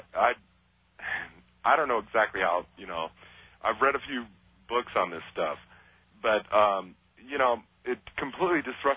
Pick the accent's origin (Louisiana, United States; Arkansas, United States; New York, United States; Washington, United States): Washington, United States; Vaughan; I'm from Vaughan, Washington.